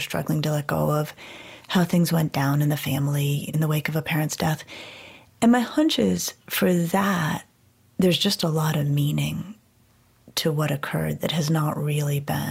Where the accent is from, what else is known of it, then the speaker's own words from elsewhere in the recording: Colorado, United States; And I grew up in Colorado and I went to college in Connecticut.